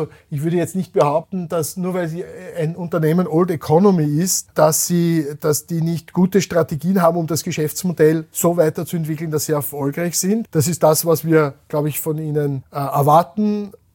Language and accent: German; Austria